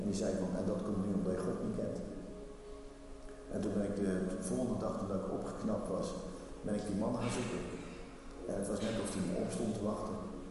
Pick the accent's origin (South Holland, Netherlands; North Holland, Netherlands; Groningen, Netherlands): South Holland, Netherlands; Rotterdam; born there; Ik ben geboren in Rotterdam.